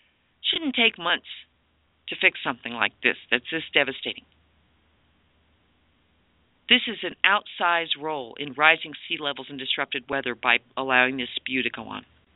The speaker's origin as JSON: {"language": "English", "region": "Texas", "country": "United States", "said": "I'm from Texas. You know what? We dig all kinds of wells over there."}